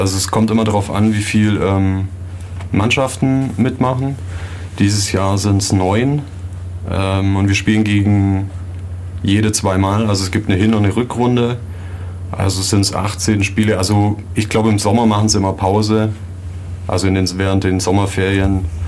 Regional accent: Ulm, Baden-Württemberg, Germany; Ich bin aus Ulm. Komme eigentlich schon immer hier aus der Gegend.

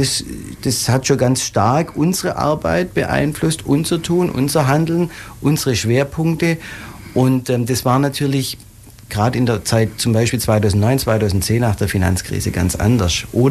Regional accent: Calw, Baden-Württemberg, Germany; ich komme nicht aus der Region, sondern eigentlich stamme ich aus dem Nordschwarzwald, aus Calw, um ganz genau zu sein

